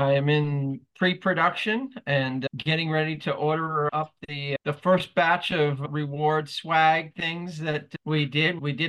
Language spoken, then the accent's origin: English; New Jersey, United States; moved away as an adult; I was born and raised in New Jersey. I am a New Jersey guy. I lived in New Jersey